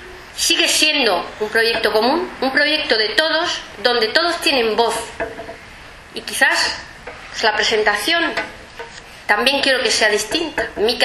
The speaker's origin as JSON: {"language": "Spanish", "town": "Totana", "region": "Region of Murcia", "country": "Spain", "said": "he podido trabajar por la gente de mi pueblo, por los totaneros y las totaneras."}